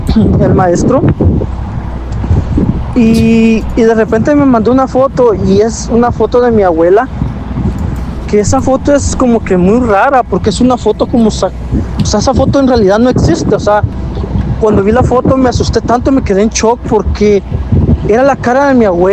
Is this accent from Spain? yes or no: no; Guatemala; Yo soy de Guatemala y tengo muchos amigos mexicanos